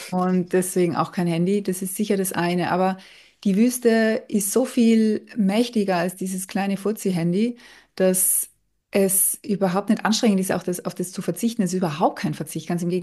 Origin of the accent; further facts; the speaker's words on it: Tyrol, Austria; in meiner Heimat Tirol